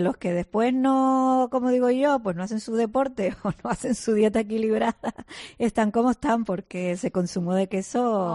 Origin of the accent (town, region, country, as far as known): Spain